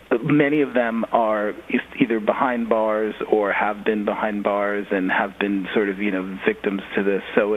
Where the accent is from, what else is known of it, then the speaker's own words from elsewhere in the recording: Philadelphia, Pennsylvania, United States; growing up in Philly, you know, I grew up in the age of MOVE and a lot of sort of, you know, kind of racially divisive moments in Philadelphia, and it's one of the reasons why I left that area